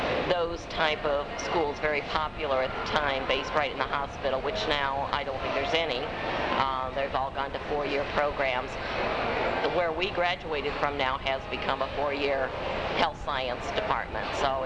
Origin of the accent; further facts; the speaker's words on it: Des Moines, Iowa, United States; I'm from Des Moines, Iowa.